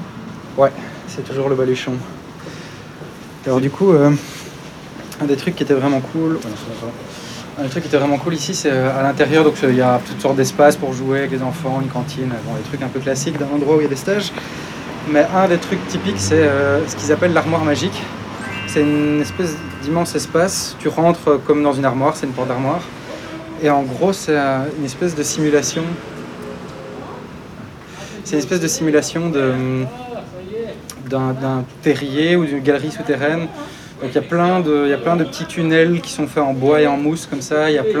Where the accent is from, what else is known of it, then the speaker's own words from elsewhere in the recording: Charleroi, Wallonia, Belgium; À la base, j'ai quitté Charleroi pour faire des études.